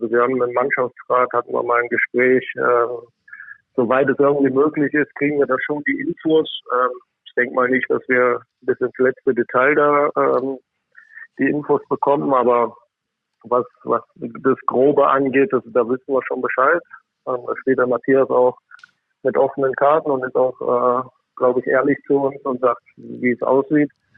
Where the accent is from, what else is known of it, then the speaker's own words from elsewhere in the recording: Krefeld, North Rhine-Westphalia, Germany; für mich ist Krefeld einfach meine Heimat.